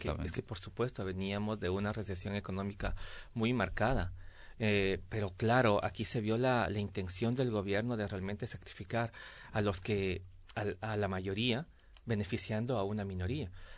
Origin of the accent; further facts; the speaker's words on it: Ecuador; venimos con un mensaje que nos den esa participación justa como ecuatorianos que somos.